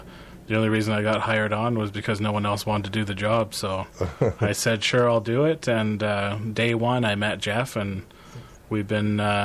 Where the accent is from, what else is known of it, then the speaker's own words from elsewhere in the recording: Ontario, Canada; when I was growing up in Northern Ontario, I was heavily influenced by my dad's music.